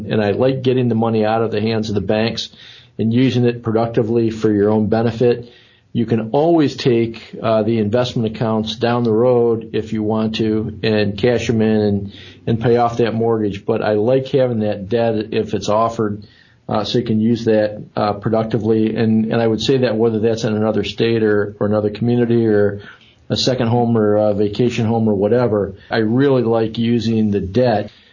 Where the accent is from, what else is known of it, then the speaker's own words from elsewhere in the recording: Oregon, United States; And I'm from Oregon, so we're neighbors with Wallbridge, so I'm very partial.